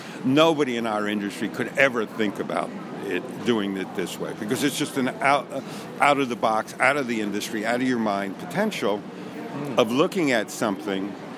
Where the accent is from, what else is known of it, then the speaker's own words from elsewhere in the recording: New York City, New York, United States; also born or lived in California; I know me in New York. I grew up in New York. I'm a fucking New Yorker.